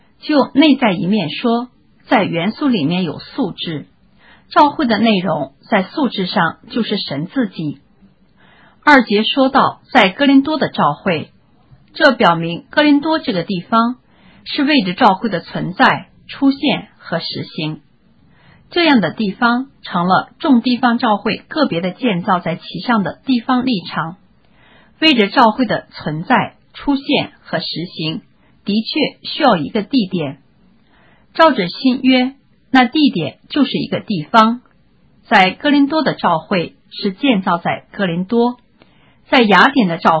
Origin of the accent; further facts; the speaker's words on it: Yantai, Shandong, China; 我在中国烟台市长大，在烟台有英国的教会，人太容易设立教会了。